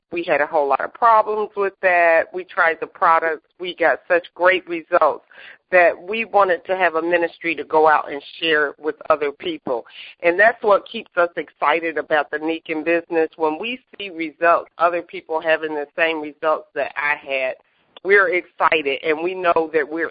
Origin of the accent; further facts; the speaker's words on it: Louisville, Kentucky, United States; let me tell you … we're from Louisville, Kentucky.